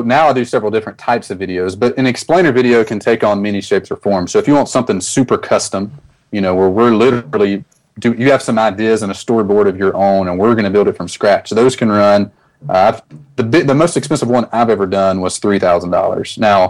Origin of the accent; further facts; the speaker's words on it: Mobile, Alabama, United States; And I grew up in Mobile, Alabama, and a guy that lived there, he was running his mayoral campaign